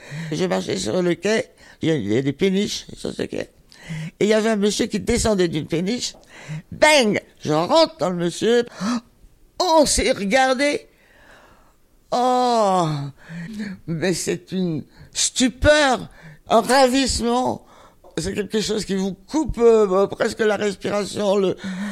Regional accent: Montélimar, Auvergne-Rhône-Alpes, France; J'ai grandi à Montélimar.

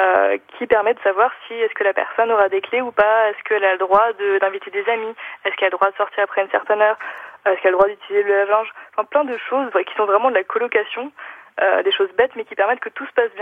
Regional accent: Grand Est, France; Moi, je viens des Vosges, à la base.

